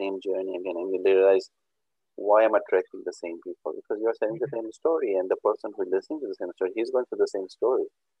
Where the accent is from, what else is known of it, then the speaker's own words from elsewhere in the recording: Pakistan; I come from Pakistan.